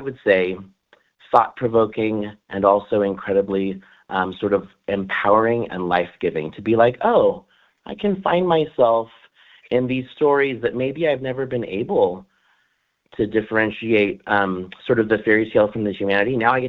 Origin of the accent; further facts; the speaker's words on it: San Diego, California, United States; I'm from San Diego, where this musical was built.